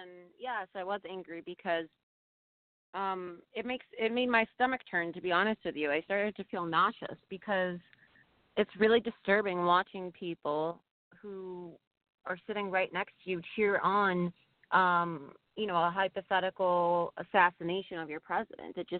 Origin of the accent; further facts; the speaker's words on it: United States; I'm American, though. I run the New York Bureau